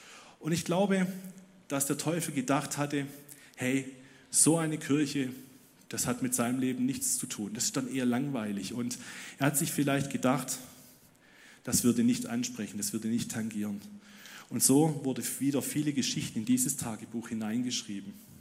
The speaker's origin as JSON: {"language": "German", "town": "Ludwigsburg", "region": "Baden-Württemberg", "country": "Germany", "tie": "born there", "said": "Ich wurde im Winter 1999 in Ludwigsburg geboren"}